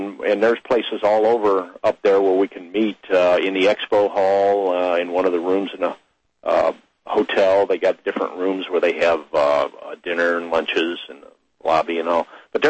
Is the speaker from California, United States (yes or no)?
no; St. Louis, Missouri, United States; I'm from the St. Louis area, so I don't get down there much.